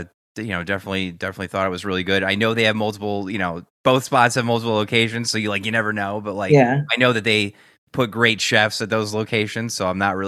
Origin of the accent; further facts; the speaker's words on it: Newtown, Connecticut, United States; we play in the same softball team together in my hometown of Newtown, Connecticut this year.